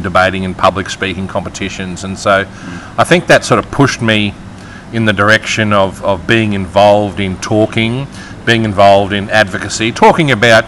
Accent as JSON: {"language": "English", "town": "Tully", "region": "Queensland", "country": "Australia", "tie": "born or raised there", "moved": "as an adult", "lives_now": "Brisbane, Australia", "said": "it's the first time that I'd lived away from my hometown of Tully."}